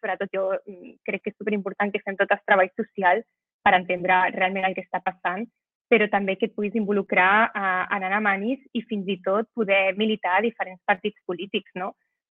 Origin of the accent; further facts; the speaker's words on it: Cerdanyola del Vallès, Catalonia, Spain; jo soc de Cerdanyola del Vallès i no és una ciutat gaire gran i és una miqueta bombolla.